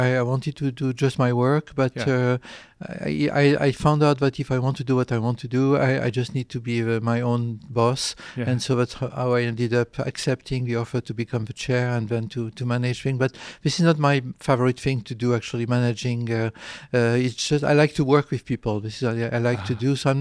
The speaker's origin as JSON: {"language": "English", "country": "France", "tie": "born or raised there", "also_born_or_lived": "Algeria", "said": "And we moved to France when I was six because of the events at that time. And I did my high school in central France, then in Marseille, in south of France, medical school in Paris."}